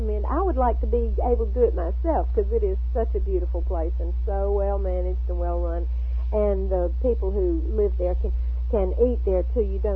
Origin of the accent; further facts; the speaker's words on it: the South, United States; I grew up in the South